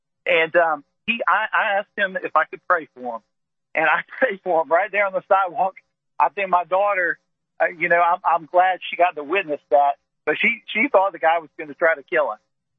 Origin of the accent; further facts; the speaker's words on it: Raleigh, North Carolina, United States; I've been in Charlotte a lot. My wife's from Charlotte. We're from Raleigh.